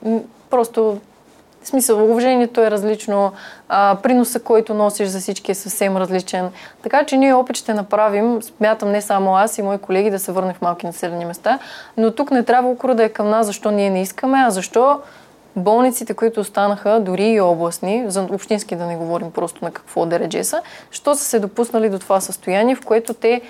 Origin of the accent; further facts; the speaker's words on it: Kyustendil, Kyustendil Province, Bulgaria; Аз съм решила да специализирам в... моя роден град, който е Кюстендил.